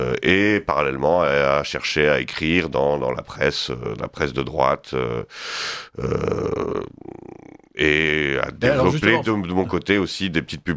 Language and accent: French; Auvergne-Rhône-Alpes, France; born there; Je suis... un Auvergnat de naissance.